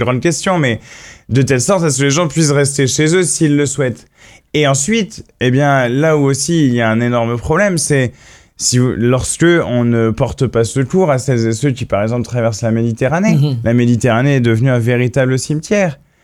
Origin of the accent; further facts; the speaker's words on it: Brest, Brittany, France; Moi, je viens de Brest. Brest est un port. Et Brest a une tradition d'accueil.